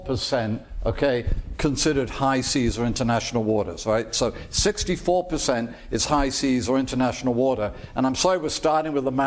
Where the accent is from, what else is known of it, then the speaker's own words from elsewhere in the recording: United Kingdom; and I'm sorry, I am British